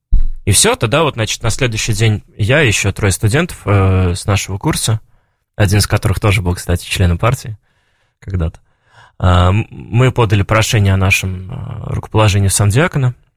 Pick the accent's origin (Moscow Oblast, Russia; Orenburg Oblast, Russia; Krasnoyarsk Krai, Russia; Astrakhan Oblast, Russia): Orenburg Oblast, Russia; Orsk; born there; Сказали, а вы нам подходите, будете служить в Орске, где родились.